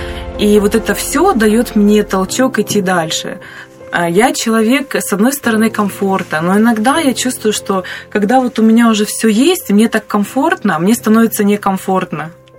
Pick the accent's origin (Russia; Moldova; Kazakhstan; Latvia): Russia; Magadan, Magadan Oblast; Я никогда не думала, что я выйду вообще из Магадана